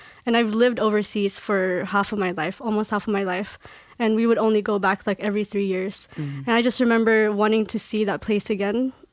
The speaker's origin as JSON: {"language": "English", "country": "Philippines", "said": "I'm a senior from the Philippines as well"}